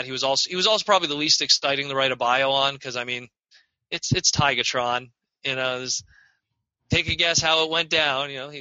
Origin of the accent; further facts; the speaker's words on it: Canada; especially as a Canadian.